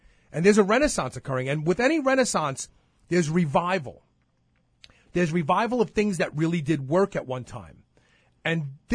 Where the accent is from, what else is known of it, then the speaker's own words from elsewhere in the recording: Brooklyn, New York, United States; So those of you who lived in the inner city, like I grew up in Brooklyn